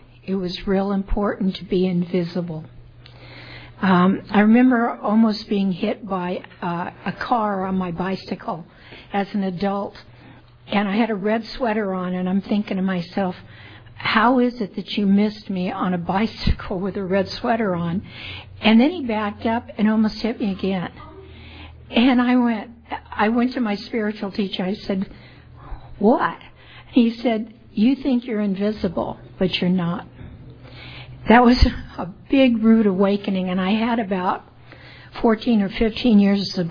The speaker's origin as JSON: {"language": "English", "town": "Clovis", "region": "California", "country": "United States", "tie": "born or raised there", "also_born_or_lived": "Fresno", "said": "I was born in Fresno, and I was raised in Clovis, small ranching community at the time."}